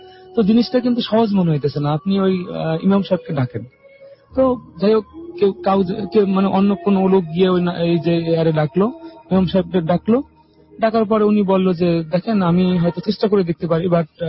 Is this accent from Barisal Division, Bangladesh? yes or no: yes; Barisal, Barisal Division, Bangladesh; now in Dubai, United Arab Emirates; আমি আমার বাড়ি বরিশাল, আমি ছেলে দুবাইতে থাকি।